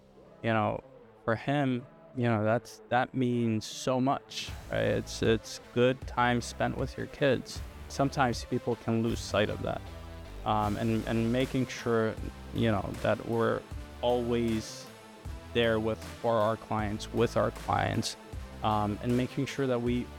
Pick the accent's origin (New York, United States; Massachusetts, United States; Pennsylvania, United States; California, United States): Pennsylvania, United States; So I grew up in Bucks County. Went to Pensbury High School